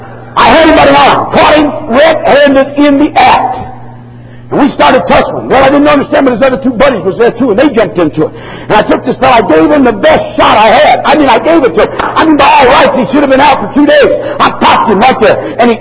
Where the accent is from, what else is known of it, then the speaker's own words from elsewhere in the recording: United States; born there; I thank God being born in America, being an American